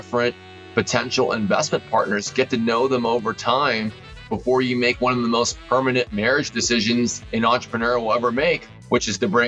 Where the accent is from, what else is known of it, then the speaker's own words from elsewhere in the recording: Houston, Texas, United States; I grew up in Houston, Texas to immigrant parents.